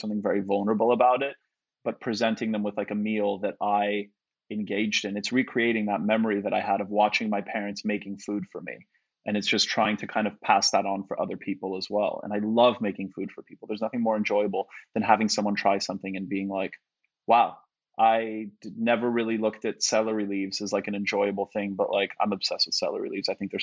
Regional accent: Canada; I'm Canadian and we have Thanksgiving in Canada, but it's a month earlier

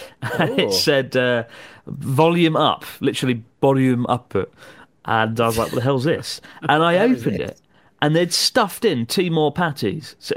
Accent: Maidstone, South East England, United Kingdom; in October, I married my lovely wife, Amy. We're from Maidstone, Kent in the UK. I've been there because I was born there and I lived there for 20 years.

